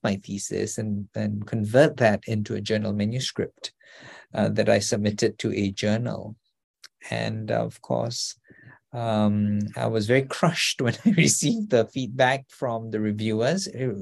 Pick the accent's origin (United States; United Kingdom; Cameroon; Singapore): Singapore; I'm originally from Singapore